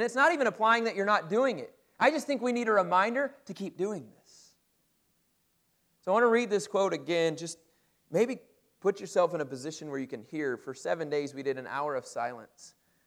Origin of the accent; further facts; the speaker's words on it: Middlebury, Indiana, United States; graduated with a business degree in small town Middlebury. 90% of the RVs in the country are made in my hometown.